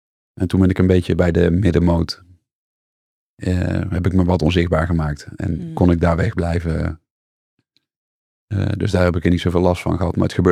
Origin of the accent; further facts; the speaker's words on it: Goorle, North Brabant, Netherlands; ik ben opgegroeid in Goorle. Ik ben daar naar de middelbare school gegaan het eerste jaar. En het tweede jaar zijn we ook naar Tilburg verhuisd.